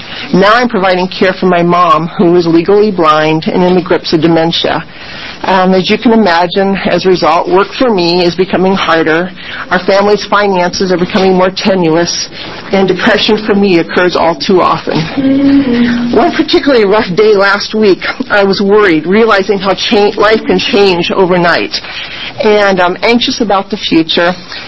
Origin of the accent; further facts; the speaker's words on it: United States; the kind of the noisy one back there is my daughter, Kaylin. We're from Polk County.